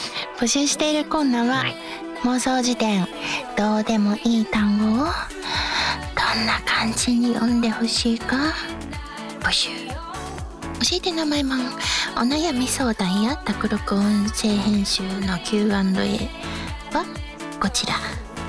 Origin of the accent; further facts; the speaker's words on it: Hokkaido, Japan; born there; 北海道生まれなもので。